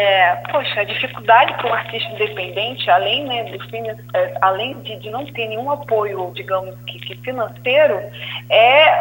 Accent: Campos dos Goytacazes, Rio de Janeiro, Brazil; Então, eu sou campista, né? Venho do norte daqui do Rio de Janeiro.

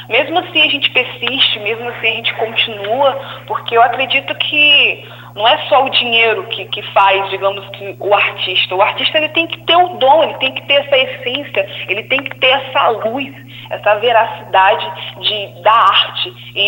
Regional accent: Campos dos Goytacazes, Rio de Janeiro, Brazil; Então, eu sou campista, né? Venho do norte daqui do Rio de Janeiro.

